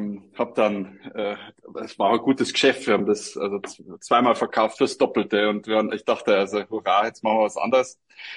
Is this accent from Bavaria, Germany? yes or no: yes; Bavaria, Germany; Ich komme aus dem Chiemgau